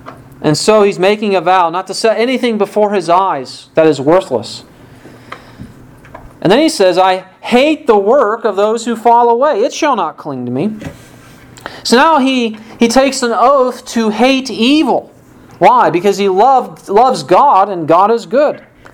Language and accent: English; Illinois, United States; From my home state of Illinois, we are known that when someone stops being governor, they get to go to the penthouse of prison.